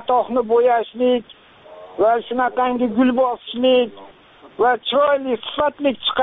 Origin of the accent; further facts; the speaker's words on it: Urgench, Khorezm Region, Uzbekistan; Ha, biz Urganchdan.